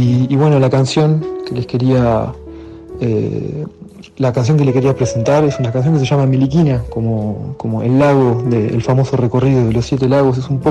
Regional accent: La Plata, Buenos Aires Province, Argentina; que lo conocí en La Plata, la ciudad de donde yo vengo

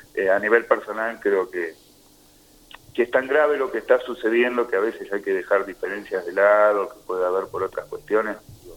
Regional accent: Argentina; somos todos argentinos, somos todos, como la gran mayoría del pueblo, trabajadores y trabajadoras

